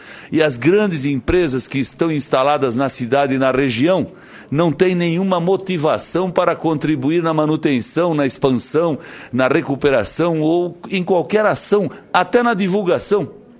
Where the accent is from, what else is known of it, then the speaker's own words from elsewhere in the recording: Santa Catarina, Brazil; Eu sou de Santa Catarina, ministra